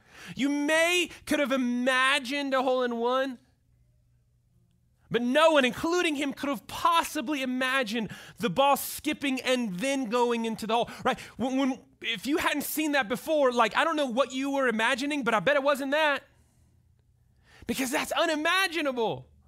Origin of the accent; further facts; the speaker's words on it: Georgia, United States; Again, we came from Georgia, and you know, it's a big deal in Georgia, the Masters are.